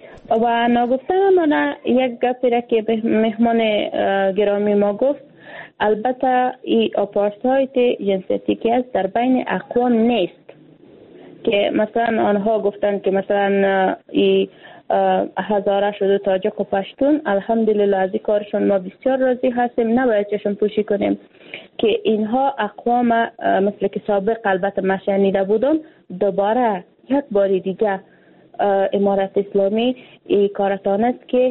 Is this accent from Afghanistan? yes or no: yes; Afghanistan; ما یک افغان هستیم